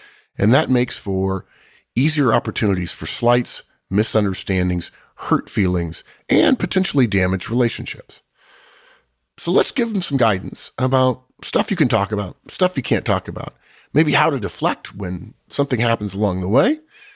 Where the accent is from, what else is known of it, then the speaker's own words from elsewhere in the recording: United States; I'm an American, you're a Brit.